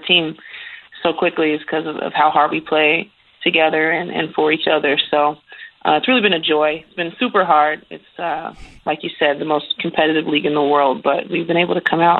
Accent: Jefferson City, Missouri, United States; My childhood was very fun. I grew up, I was actually born in the Midwest. I was born in Jefferson City, Missouri. My mom has some extended family there that she's very close to, and she wanted to raise me with family and around that family.

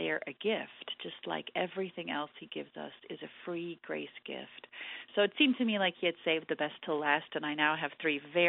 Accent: South Africa; I was a 16-year-old gangly teenager growing up in South Africa

